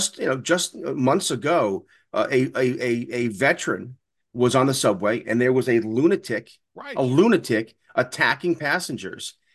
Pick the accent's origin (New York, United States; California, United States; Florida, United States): New York, United States; Bronx; Now, mind you, Andrew and I are originally from New York. I grew up in the Bronx, and I grew up in the Bronx during the bad old days, 1977 blackouts and riots, high crime.